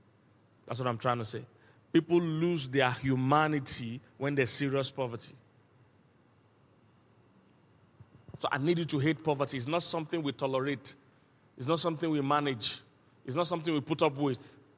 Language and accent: English; Festac, Lagos, Nigeria; In fact, the house I grew up in Festac, my parents won that house.